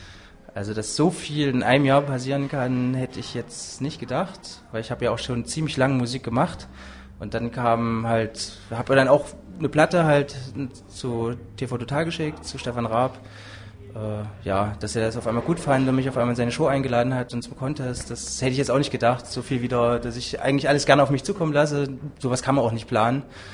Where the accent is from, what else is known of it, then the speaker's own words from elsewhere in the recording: Eisenach, Thuringia, Germany; Das ist meine Heimat. Hier bin ich aufgewachsen.